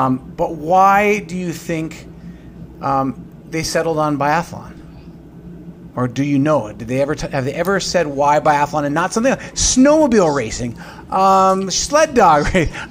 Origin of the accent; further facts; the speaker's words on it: Duluth, Minnesota, United States; I've got to say, I'm from Duluth